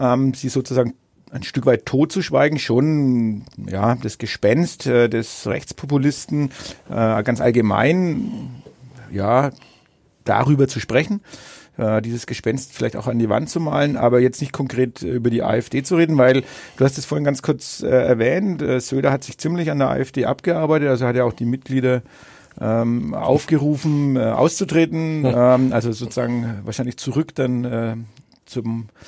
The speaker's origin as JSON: {"language": "German", "town": "Bad Windsheim", "region": "Bavaria", "country": "Germany", "tie": "born or raised there", "said": "Hier in meiner Heimatstadt Bad Windsheim."}